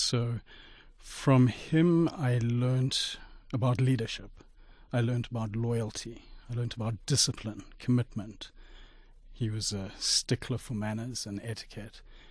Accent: Zimbabwe; I grew up in Zimbabwe. At the time, it was called Rhodesia.

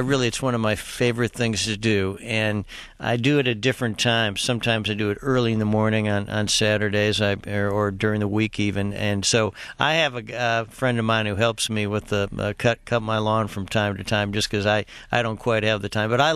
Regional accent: Midland, Texas, United States; came back to my hometown of Midland and joined a law firm.

